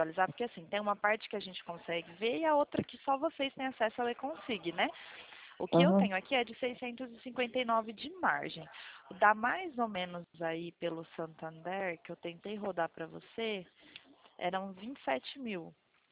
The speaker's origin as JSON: {"language": "Portuguese", "region": "São Paulo", "country": "Brazil", "said": "eu sou de São Paulo."}